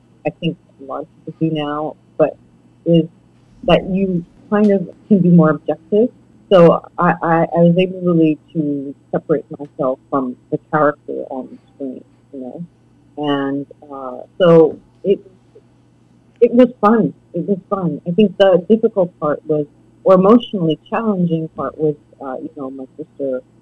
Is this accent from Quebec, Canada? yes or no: yes; Trois-Rivières, Quebec, Canada; that growing up in Trois-Rivières, the crucial part of my childhood.